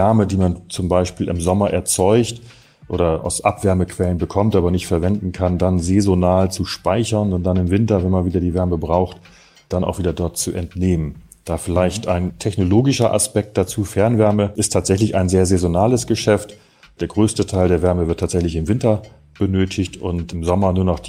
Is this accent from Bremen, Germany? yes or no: yes; Bremen, Germany; born there; now in Hamburg, Germany; habe in Bremen an der Universität studiert. Das ist auch mein Geburtsort. Und bin dann nach dem Studium sozusagen nach Hamburg gezogen.